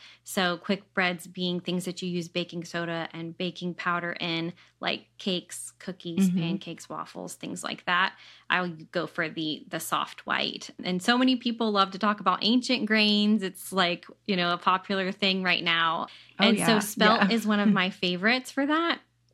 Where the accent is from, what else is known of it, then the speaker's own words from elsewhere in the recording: Virginia, United States; Yeah, Virginia. We're in Virginia.